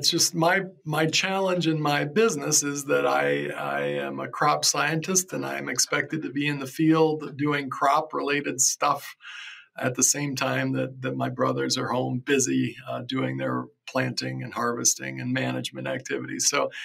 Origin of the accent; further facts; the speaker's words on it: Iowa, United States; I grew up in Iowa on a corn and soybean farm there.